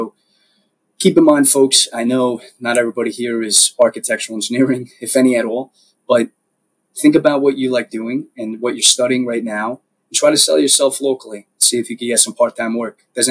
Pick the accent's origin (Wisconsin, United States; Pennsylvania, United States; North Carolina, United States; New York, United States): Pennsylvania, United States; Because also growing up in Pennsylvania in a blue collar town, we have seen the repercussions of poor, laborious practices